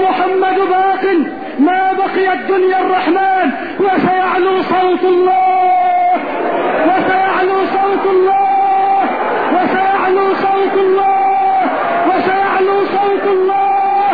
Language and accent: Arabic; Egypt; اللهم اجعل بلدنا مصر بلد الأمن والأمان، اللهم اجعل مصرنا بلد الأمن والأمان.